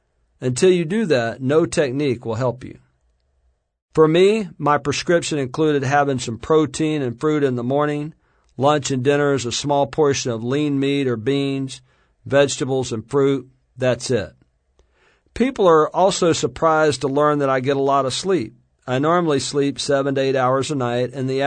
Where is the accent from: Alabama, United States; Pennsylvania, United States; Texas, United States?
Alabama, United States; I told you I'm from Alabama.